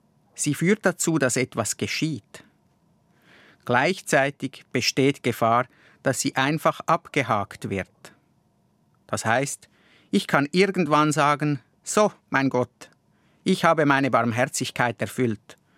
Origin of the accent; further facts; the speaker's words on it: Graubünden, Switzerland; Im Safiental, wo ich aufgewachsen bin, gab es das Wort barme. So wurde die Futterkrippe der Kühe genannt.